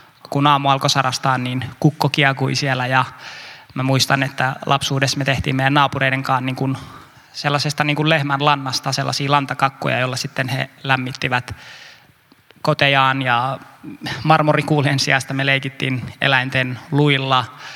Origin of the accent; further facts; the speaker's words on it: Uzbekistan; also born or lived in Tajikistan; mä kasvoin Keski-Aasiassa, tarkalleen ottaen Uzbekistanissa ja Tadžikistanissa. Siellä mä vietin mun nuoruuden